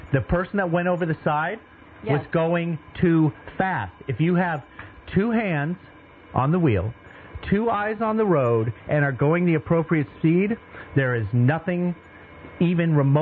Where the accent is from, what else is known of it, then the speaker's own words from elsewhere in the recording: San Diego, California, United States; Now, I grew up in East County, San Diego in the 70s and 80s.